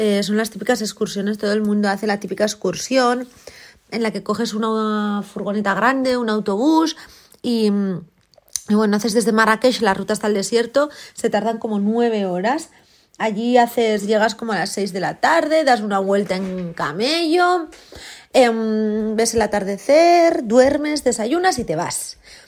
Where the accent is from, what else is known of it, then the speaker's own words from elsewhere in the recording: Basque Country, Spain; No sé, yo soy del País Vasco, tardo menos en coger un vuelo e ir a Marruecos que coger el coche e ir a Valencia.